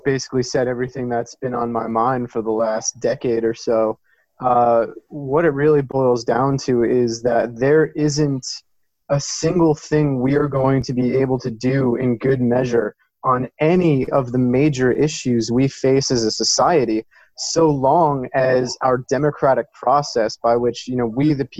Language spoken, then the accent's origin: English; Hillsborough, New Jersey, United States; Hillsboro, New Jersey.